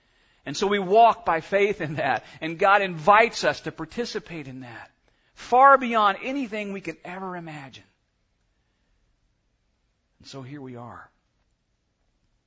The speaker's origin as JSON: {"language": "English", "region": "the South", "country": "United States", "tie": "born or raised there", "said": "As a boy growing up in the Bible Belt of the South, I heard this taught over and over again"}